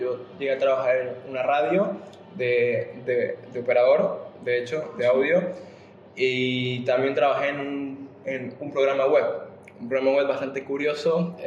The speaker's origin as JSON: {"language": "Spanish", "town": "Puerto Ordaz", "region": "Bolívar", "country": "Venezuela", "also_born_or_lived": "Caracas", "said": "Puerto Ordaz, de donde vengo, es una ciudad bastante lejana de la capital. Así que tuve que irme de mi casa y, bueno, emprender una nueva vida en Caracas."}